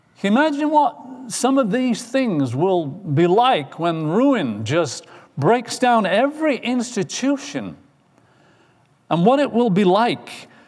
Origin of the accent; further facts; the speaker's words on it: England, United Kingdom; Now, I'm not here as an Englishman telling you that this country is going to be